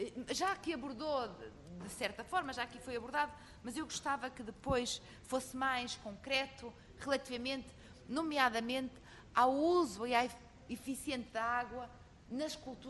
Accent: Arcos de Valdevez, Viana do Castelo, Portugal; eu sou do distrito de Viana do Castelo, de Arcos de Valdevez, zona de abundante regadio e água de rega

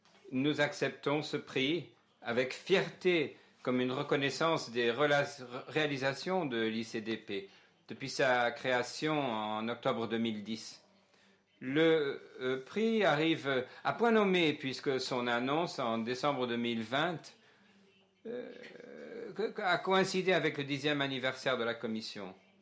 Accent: South Africa; Par exemple, je viens d'Afrique du Sud.

